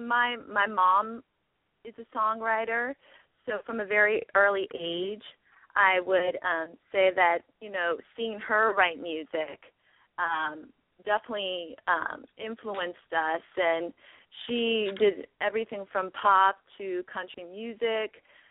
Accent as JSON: {"language": "English", "region": "Texas", "country": "United States", "tie": "born or raised there", "also_born_or_lived": "California", "said": "And growing up in Texas, of course, country music, but also in California, and that kind of beachy rockabilly vibe"}